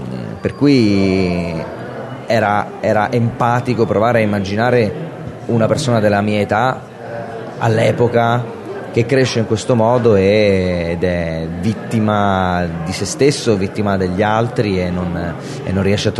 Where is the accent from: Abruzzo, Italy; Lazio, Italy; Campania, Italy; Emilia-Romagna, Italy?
Abruzzo, Italy; Pescara; facevo un corso di teatro a Pescara, che è la mia città natale